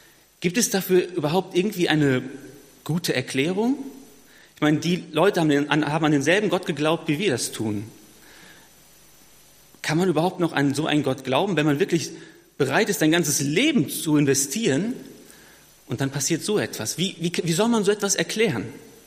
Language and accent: German; Neuwied, Rhineland-Palatinate, Germany; Ich komme ursprünglich aus Neuwied. Das liegt ungefähr 80 Kilometer südlich von Bonn.